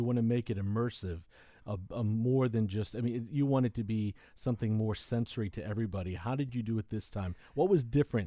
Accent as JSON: {"language": "English", "country": "Puerto Rico", "lives_now": "United States", "said": "I'm from Puerto Rico"}